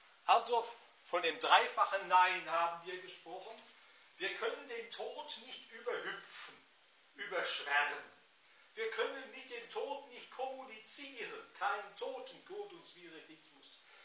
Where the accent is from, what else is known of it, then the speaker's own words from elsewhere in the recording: North Rhine-Westphalia, Germany; ich bin ja Sauerländer, und durch meinen Heimatort fließt die Lenne